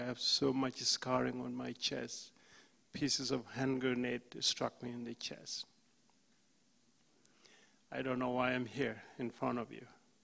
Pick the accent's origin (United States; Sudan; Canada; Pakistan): Sudan; born there; I was born in the Sudan.